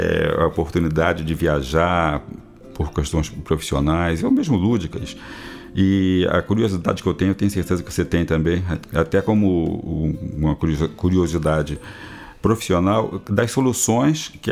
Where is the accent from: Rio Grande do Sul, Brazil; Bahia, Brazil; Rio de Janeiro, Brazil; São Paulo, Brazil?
Rio de Janeiro, Brazil; e a gente é muito carioca e quer saber de tudo, né?